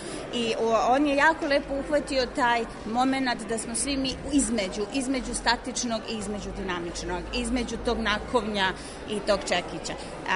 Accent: Belgrade, City of Belgrade, Serbia; now in London, United Kingdom; Ja sam pozorišni reditelj poreklom iz Beograda, ali zadnjih 15 godina živim u Londonu.

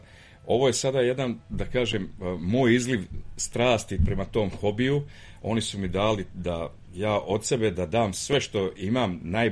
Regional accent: Banja Luka, Republika Srpska, Bosnia & Herzegovina; ja sam jedina osoba iz Banja Luke

